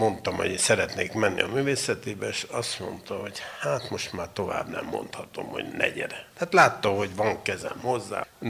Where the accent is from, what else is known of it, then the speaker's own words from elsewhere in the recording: Romania; és egyáltalán magyarként Bukarestben nem fogok bejutni, mert oda csak jó káderek jutnak be magyarként.